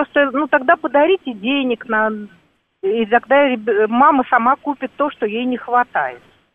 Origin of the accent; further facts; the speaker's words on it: Moscow, Russia; я из Москвы.